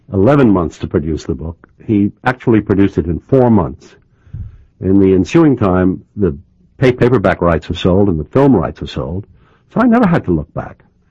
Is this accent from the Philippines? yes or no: no; New York, United States; So I'm the just deep dyed in the wool New Yorker. I grew up on Washington Heights in New York, and my father was a lawyer here, and I went to DeWitt Clinton High School, and I can do about 9 of the 14 New York dialects